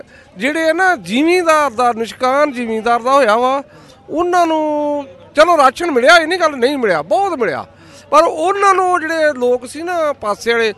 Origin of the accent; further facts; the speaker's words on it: Jania, Punjab, India; ਇਹ ਸਾਡਾ ਜਾਣੀਆਂ ਪਿੰਡ ਅਮਰਾਜੜੇ ਲਾਗੇ।